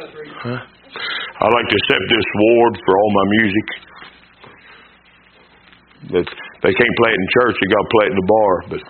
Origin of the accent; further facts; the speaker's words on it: United States; Now listen, I'm for our president. I'm for our Senate and Congress. I'm an American.